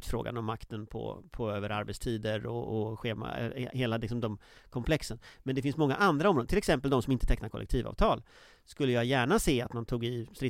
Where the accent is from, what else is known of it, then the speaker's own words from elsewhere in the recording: Gothenburg, Västra Götaland County, Sweden; när jag växte upp i Göteborg